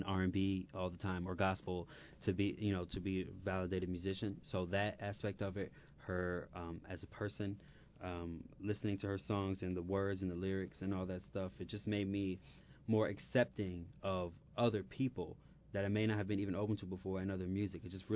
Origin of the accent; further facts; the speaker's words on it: Philadelphia, Pennsylvania, United States; He was one of my first teachers that I had growing up in Philly, like, actually taught me how to play.